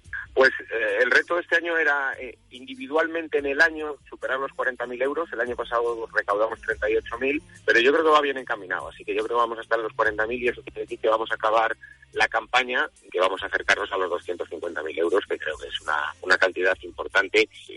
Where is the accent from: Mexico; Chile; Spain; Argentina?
Spain; Ponferrada, Castile and León; yo soy de Ponferrada, hay cada año más gente del Bierzo que la corre